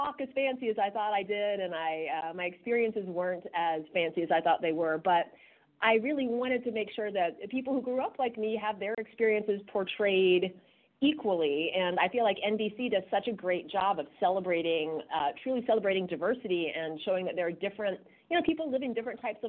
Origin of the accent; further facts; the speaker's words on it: Kentucky, United States; And I knew that I wanted to do something that had to do with growing up in Kentucky and something that had to do with my personal journey through, faith and music as a child.